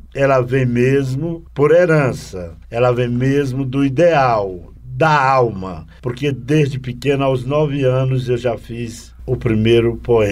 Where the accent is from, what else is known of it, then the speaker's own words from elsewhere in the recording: Maranhão, Brazil; Eu sou um roraimão, sou roraimense por adoção e roraimense de coração. Mas eu venho mesmo, eu sou rebento das terras tocantinas do portão da Amazônia, lá no sul do Maranhão.